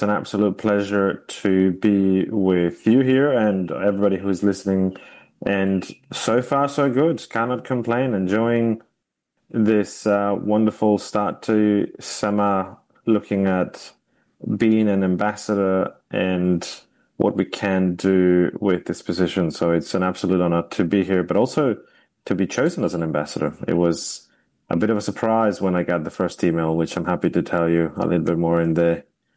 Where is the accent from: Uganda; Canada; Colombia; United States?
Colombia; So I'm originally from Colombia, and I was born in a small town in the middle to the southwest of the country, basically the coffee region.